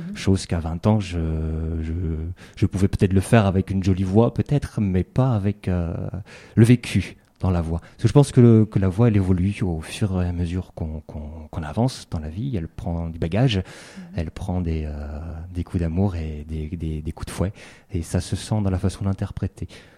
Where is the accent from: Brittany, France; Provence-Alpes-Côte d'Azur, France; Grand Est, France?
Brittany, France; Morlaix; je suis breton, alors je ne le revendique pas forcément haut et fort puisque je ne le parle pas